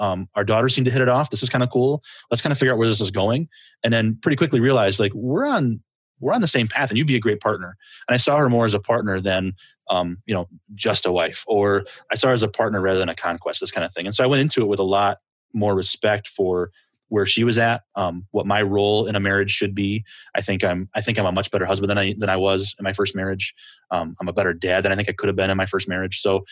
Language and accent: English; Kalamazoo, Michigan, United States; I'm from Kalamazoo. How does this work?